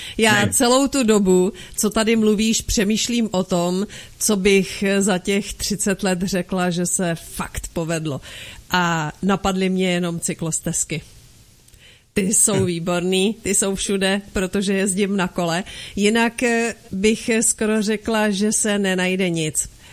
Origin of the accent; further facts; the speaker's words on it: Kraslice, Karlovy Vary Region, Czechia; Já musím říct, že jsem z Kraslic, na okrese Sokolov tam byla nemocnice zrušena.